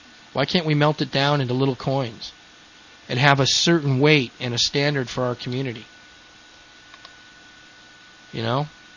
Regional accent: Colorado, United States; I'm from Colorado, man. I didn't tell them my ancestors were from Boston.

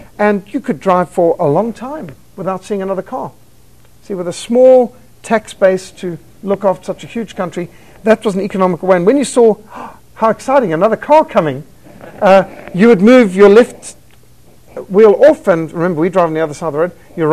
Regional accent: Zimbabwe; And we grew up with all kinds of wildlife all around us. I just loved growing up in Rhodesia. What a magnificent place.

